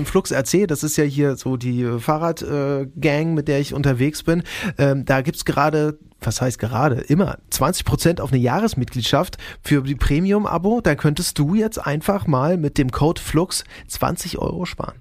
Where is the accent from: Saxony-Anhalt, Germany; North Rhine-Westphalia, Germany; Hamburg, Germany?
Saxony-Anhalt, Germany; Oschersleben; Weil ich komme aus Oschersleben, da ist eine Rennstrecke